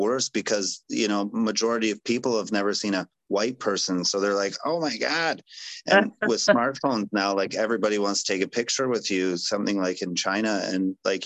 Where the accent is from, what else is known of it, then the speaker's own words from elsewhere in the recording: Ontario, Canada; Yeah, I grew up near Toronto.